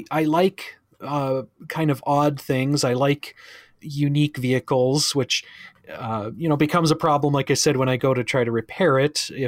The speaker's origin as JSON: {"language": "English", "region": "Alaska", "country": "United States", "tie": "born or raised there", "lives_now": "Minnesota, United States", "said": "I grew up in Alaska on an island. So I'm, kind of a boater at heart, and can't have any really huge ones here. I live in Minnesota right now"}